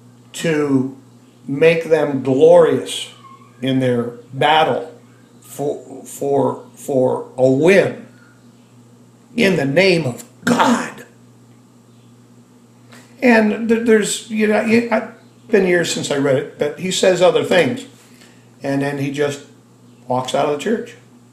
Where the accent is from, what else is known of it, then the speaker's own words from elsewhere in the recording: Sayre, Pennsylvania, United States; born there; I was born in Sayre, Pennsylvania, at Robert Packard Hospital.